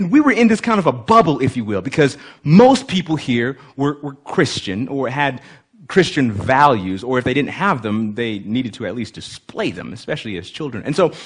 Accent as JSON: {"language": "English", "town": "Berrien Springs", "region": "Michigan", "country": "United States", "tie": "born or raised there", "also_born_or_lived": "Kenya", "said": "Born in Kenya, and about 1 year old, my parents came here to America. I grew up in Berrien Springs, Michigan."}